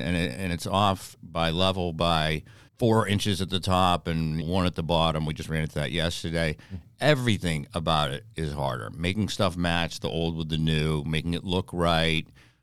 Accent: Newton, Massachusetts, United States; I grew up in Newton.

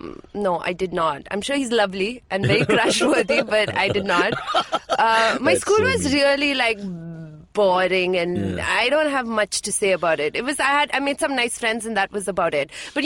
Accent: Bandra, Maharashtra, India; I grew up in Bandra.

